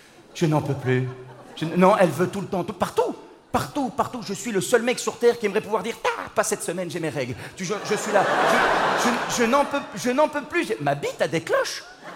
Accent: Belgium; je sais de quoi je parle, je viens de Belgique.

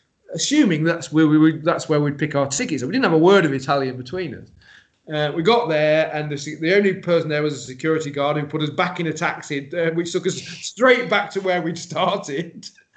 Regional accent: England, United Kingdom; Okay, so we automatically assumed, because we're English, that the souvenir shop would be at the ground, because that's the way it was in English football.

